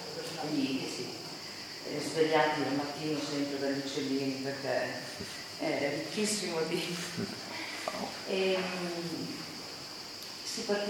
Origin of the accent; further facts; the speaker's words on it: Cesena, Emilia-Romagna, Italy; vengo da Cesena